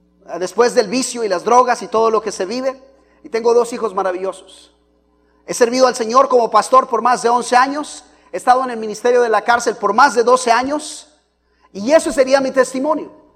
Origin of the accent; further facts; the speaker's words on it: Mexico; Vengo de México, de un pueblo muy pequeño donde hay tres cosas que tienes que saber para poder vivir.